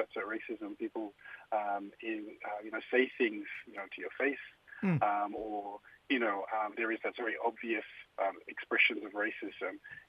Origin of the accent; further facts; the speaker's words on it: Thursday Island, Queensland, Australia; I grew up on Waibini on Thursday Island. My people are from the Eastern Islands there, Torres Strait. Miriam, Dorib, Erubam people of the East, and Wurundjeri people there of Cape York.